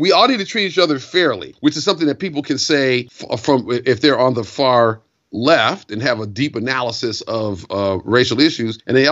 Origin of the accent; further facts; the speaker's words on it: Detroit, Michigan, United States; So basically, the quickie bio sketch is I grew up in Detroit and old enough to have been alive for the 67 riots, but I not really remember.